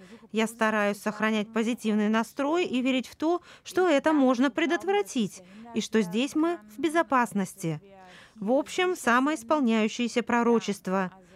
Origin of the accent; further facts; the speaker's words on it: Ukraine; born there; Я родилась в Украине.